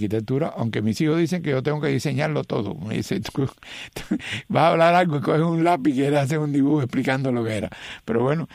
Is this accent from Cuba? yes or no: yes; Cuba; moved away; yo hace muchos años que salí de Cuba, okay, yo soy más cubano ahora que cuando salí. Yo soy arquitecto